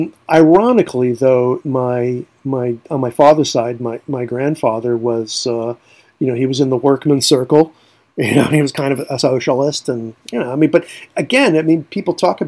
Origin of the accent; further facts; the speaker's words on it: Brooklyn, New York, United States; growing up in Brooklyn, obviously a very Democrat place, liberal place. I mean, I grew up in my neighborhood in Flatbush, it was Jews, Italians, some Latinos, black kids, Jamaicans, you name it.